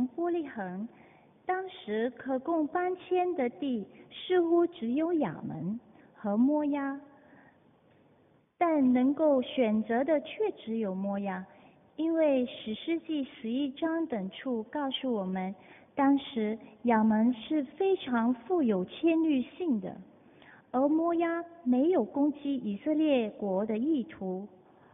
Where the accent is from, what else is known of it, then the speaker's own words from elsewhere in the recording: Singapore; now in Hong Kong; 其实我也不是香港人，我是来自新加坡，所以呢，我的广东话和普通话也讲得不太好。